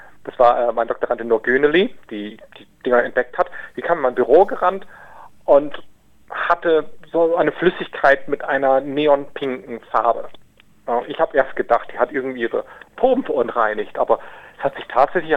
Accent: Lower Saxony, Germany; also born or lived in Freiburg; Ich habe da ziemlich lange gewohnt, aber ursprünglich komme ich aus Norddeutschland, aus Niedersachsen, in der Nähe der Grenze zu Holland.

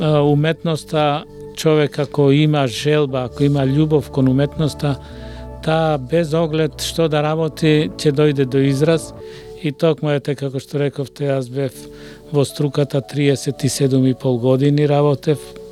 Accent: Demir Hisar, Pelagonia, North Macedonia; а исто така работев и во Демир Хисар, за да се одолжам на мојот крај, 3 години.

